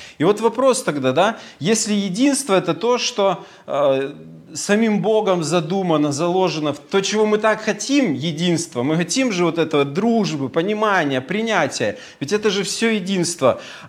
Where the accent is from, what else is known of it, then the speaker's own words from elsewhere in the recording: Belarus; moved away as an adult; now in Saint Petersburg, Russia; я сам родом из Белоруссии. Олег просил, чтобы я немножко свою биографию рассказал, поэтому пока расскажу, не спешите. В Питере я с 2000 года приехал